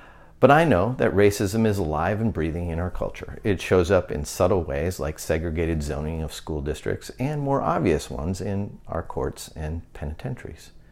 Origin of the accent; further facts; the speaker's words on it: United States; But my proudest moments as an American have been when I have seen this country be compassionate with its power